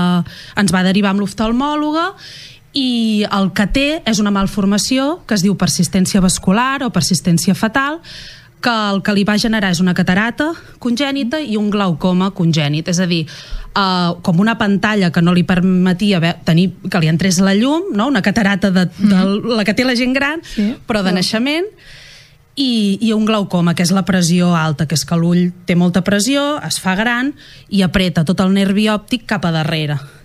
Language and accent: Catalan; Cruïlles, Catalonia, Spain; moved away as an adult; now in Barcelona, Spain; Jo sóc de Cruïlles i ara no hi visc. Ara visc a Barcelona, però sí que és veritat que vaig néixer allà i vaig viure allà fins als 18 anys.